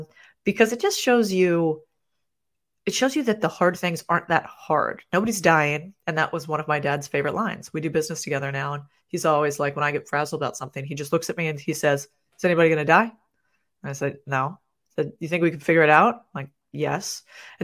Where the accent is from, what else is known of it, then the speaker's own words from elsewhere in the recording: Phoenix, Arizona, United States; I grew up in Phoenix, Arizona.